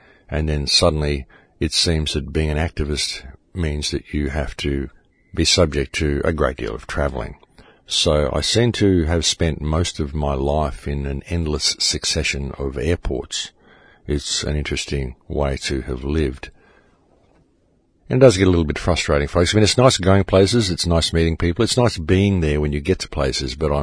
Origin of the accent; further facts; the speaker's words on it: Australia; would fly me to Sydney and hand me over to another flight attendant who would then fly me back to my hometown.